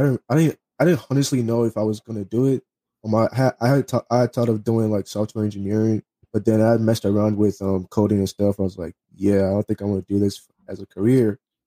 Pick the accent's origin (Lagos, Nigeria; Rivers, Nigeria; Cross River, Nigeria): Lagos, Nigeria; also born or lived in Virginia; now in Dallas, United States; I was born and raised in Nigeria, Lagos, Nigeria. Moved over here a couple of years ago. I lived in Virginia for a little bit, and then later on moved to Texas. I'm currently in Dallas, Texas right now.